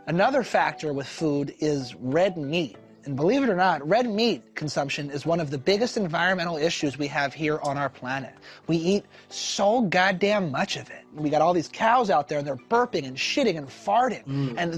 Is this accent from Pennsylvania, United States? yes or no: yes; Philadelphia, Pennsylvania, United States; I don't have it four times a week, but I mean, I'm from Philly. I eat so many cheesesteaks.